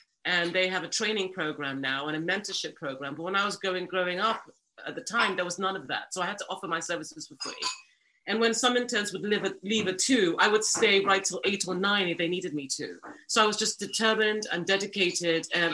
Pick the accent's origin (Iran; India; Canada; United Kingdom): United Kingdom; London; also born or lived in Nigeria; now in Los Angeles, United States; I'm Nigerian-born, London-raised, but and then Hollywood-working, yes.